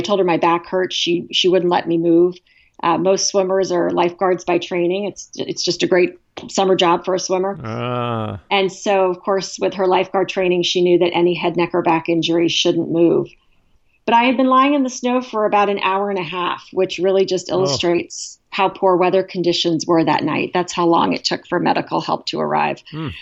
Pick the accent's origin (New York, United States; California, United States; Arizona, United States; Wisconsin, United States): Arizona, United States; Now, growing up in Arizona, that is a term I had never heard of before